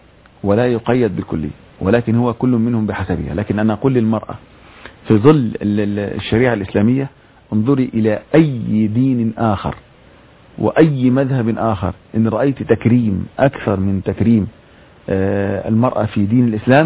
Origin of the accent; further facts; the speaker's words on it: Egypt; اللي كتب التاريخ عندنا في مصر جورج زيدان صليبي